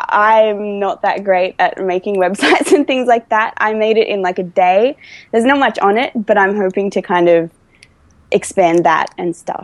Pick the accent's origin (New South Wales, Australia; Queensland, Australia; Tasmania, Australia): New South Wales, Australia; Wagga Wagga; I studied acting in my hometown of Wagga Wagga